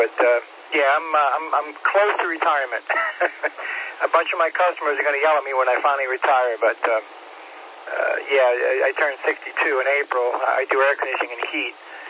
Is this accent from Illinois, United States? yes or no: no; New York, United States; No, I grew up on Long Island, so I remember those seasons where you get 3 foot of snow.